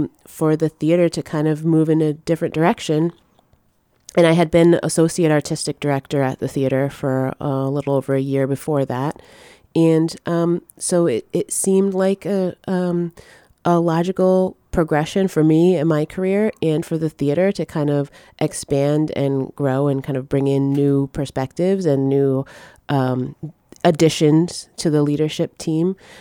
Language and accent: English; Rhode Island, United States; I am, yes. I'm born and raised in Rhode Island. I live all the way in Cranston.